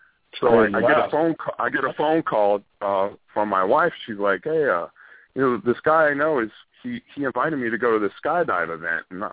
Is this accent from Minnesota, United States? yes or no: no; Louisiana, United States; moved away; also born or lived in Texas; You know, my history, I'm originally from Louisiana. I've lived in Texas for about 11 years.